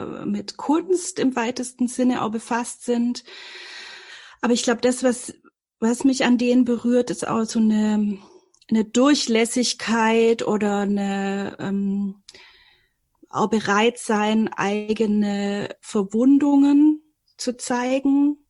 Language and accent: German; Filderstadt, Baden-Württemberg, Germany; Ich komme aus dem Großraum Stuttgart, also das ist so Stuttgarter Speckgürtel, Filderstadt Bohnlanden. Das war früher mal ein kleines Dorf und meine Mutter, ihre Familie gehört da zu den Ureinwohnern, aber jetzt hat das 10.000 Einwohner und ja, genau, beim Flughafen.